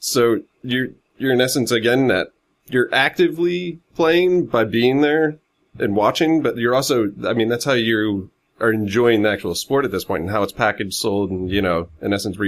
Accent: Philadelphia, Pennsylvania, United States; I know you're from Boston, but I grew up in Philadelphia, and I've never met a passive Philly fan.

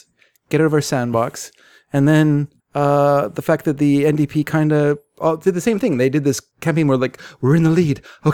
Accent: United States; I really do love America and I'm American, so, I feel like I can.

